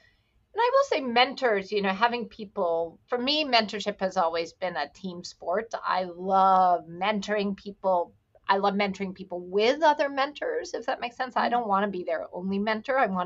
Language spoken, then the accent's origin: English; Alabama, United States; And that probably comes deep from like growing up in Alabama, moving around.